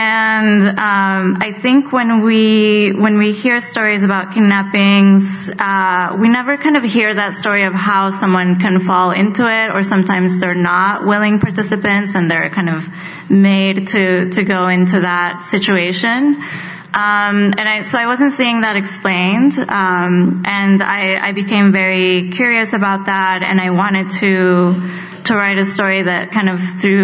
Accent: Colombia; When I was growing up in Colombia

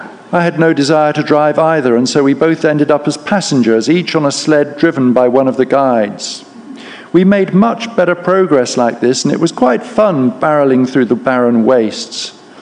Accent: England, United Kingdom; I should say that being English, I shouldn't boast, but I'm far better qualified than any of you Americans to talk about disappointment, simply by virtue of the fact of being British.

